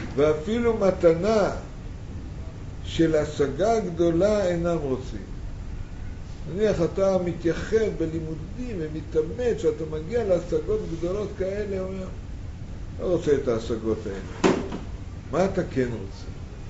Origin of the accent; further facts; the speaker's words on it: Mishmar HaSharon, Central District, Israel; אני בא מקיבוץ, קוראים לו משמר השרון.